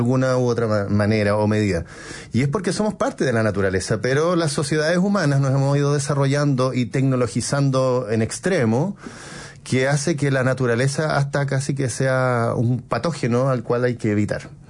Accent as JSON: {"language": "Spanish", "town": "Santiago", "region": "Santiago Metropolitan Region", "country": "Chile", "also_born_or_lived": "Puerto Octay", "said": "No, soy de Santiago."}